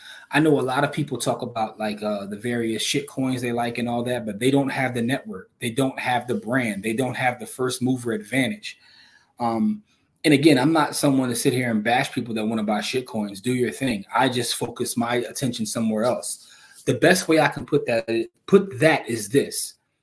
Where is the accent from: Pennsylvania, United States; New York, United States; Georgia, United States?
Pennsylvania, United States; Philadelphia; And one of the things I remember about growing up in Germantown is I played ball